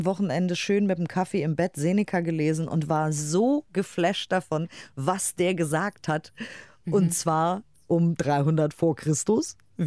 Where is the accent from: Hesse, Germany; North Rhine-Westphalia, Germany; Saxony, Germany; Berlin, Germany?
Berlin, Germany; Ich als Berlinerin